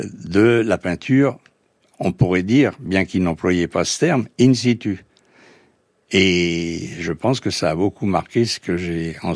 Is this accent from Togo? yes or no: no; Paris, Île-de-France, France; Moi je suis parisien, je venais de cette culture occidentale et centralisée à Paris d'une certaine façon